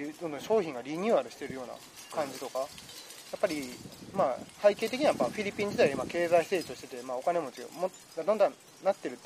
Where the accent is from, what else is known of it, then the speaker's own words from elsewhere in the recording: Bunkyo, Tokyo, Japan; あの僕の実家が文京区の根津っていう、まあすごいシンプルにあの下町なんですけども